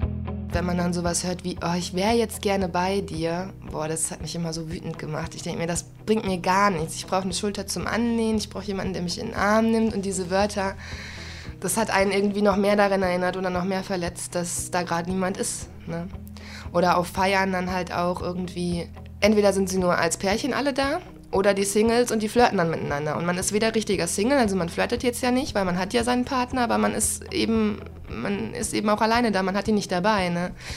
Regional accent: Herford, North Rhine-Westphalia, Germany; now in Cologne, Germany; und ich komme nicht ursprünglich aus Köln. Meine Familie wohnt in Herford bei Bielefeld.

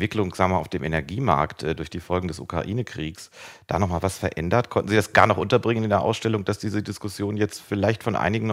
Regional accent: Duisburg, North Rhine-Westphalia, Germany; ich komme eigentlich aus Duisburg, bin da natürlich manchmal noch unterwegs

